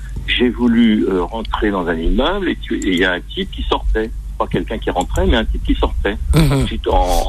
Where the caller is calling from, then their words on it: Clichy, Île-de-France, France; de Clichy, 92.